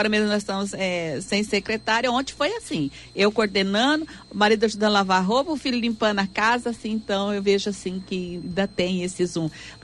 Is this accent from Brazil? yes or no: yes; Itaporã, Mato Grosso do Sul, Brazil; como está entre Itaporã, sou de Itaporã, né?